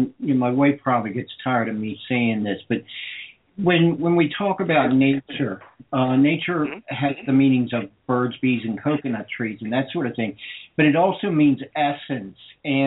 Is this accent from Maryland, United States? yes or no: yes; Baltimore, Maryland, United States; I was raised in Baltimore, right outside of Baltimore.